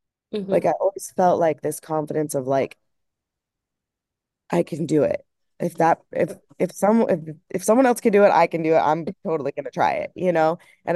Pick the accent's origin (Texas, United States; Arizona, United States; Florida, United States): Arizona, United States; I grew up in Arizona, so I didn't get to do those as much.